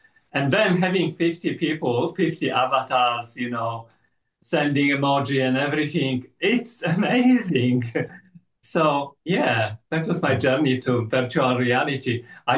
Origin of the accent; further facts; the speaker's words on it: Poland; moved away as an adult; now in Melbourne, Australia; Well, I'm originally from Poland, and I finished the master's degree in logic. And then when I came and migrated to Australia, I got involved in IT.